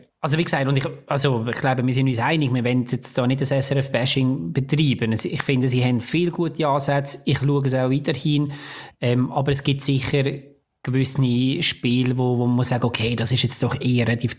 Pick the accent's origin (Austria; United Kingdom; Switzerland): Switzerland; Das ist vielleicht auch ist ein bisschen klischee-mässig als Schweizer Dings.